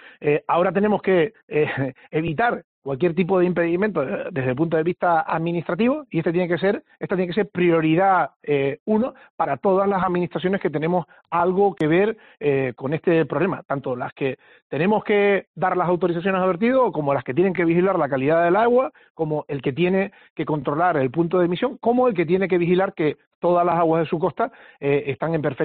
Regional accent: Puerto de la Cruz, Canary Islands, Spain; No, soy del Puerto de la Cruz

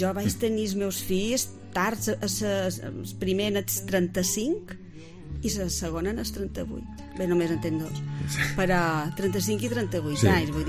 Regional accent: Ciutadella, Balearic Islands, Spain; vaig pensar, no, no, jo he d'anar a Ciutadella, que és ca meua

